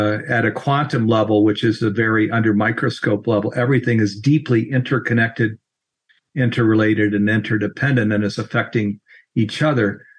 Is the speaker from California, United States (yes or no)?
yes; California, United States; I come from Silicon Valley where I understand that environment.